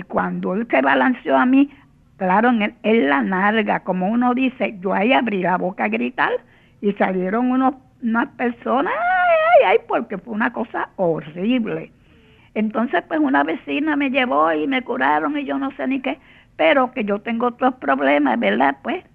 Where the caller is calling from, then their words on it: Carolina, Puerto Rico; Yo vivo aquí en Carolina.